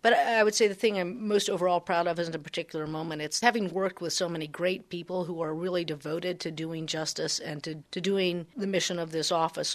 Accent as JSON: {"language": "English", "town": "Pocatello", "region": "Idaho", "country": "United States", "tie": "born or raised there", "also_born_or_lived": "Boise", "said": "You know, I consider myself a Pocatello kid. Obviously not a kid anymore, but that you're growing up in Idaho and understanding the communities. I spent a lot of time growing up in northern Idaho as well."}